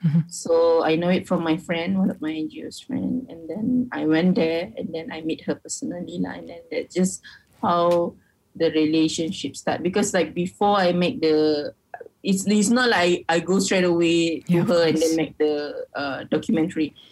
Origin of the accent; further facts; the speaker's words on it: Malaysia; this is how privileged I am as a person, as a Malaysian.